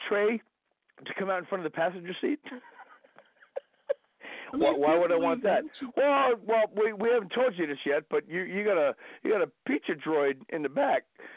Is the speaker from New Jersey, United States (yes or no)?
yes; New Jersey, United States; I'm from Jersey. We got real pizza in the Northeast, whatever.